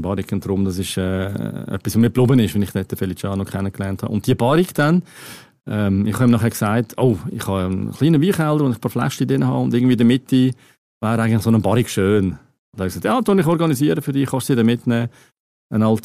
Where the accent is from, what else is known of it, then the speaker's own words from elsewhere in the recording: Central Switzerland, Switzerland; das gibt es auch in meiner Heimat in der Innerschweiz.